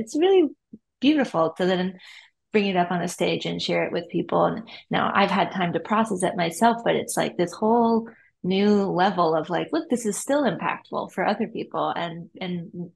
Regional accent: Duluth, Minnesota, United States; I'm Minnesota based. I was born and raised in Duluth.

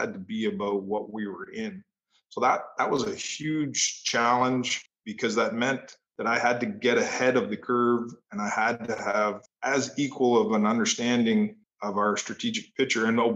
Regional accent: Canada; as a Canadian, I used to chuckle to myself

